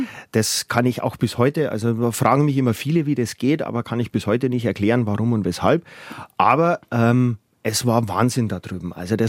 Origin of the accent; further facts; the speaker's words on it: Bavaria, Germany; ich bin auf dem Land groß geworden. Und egal, ob das jetzt in Passau war oder später bei meinen Eltern in Freilassing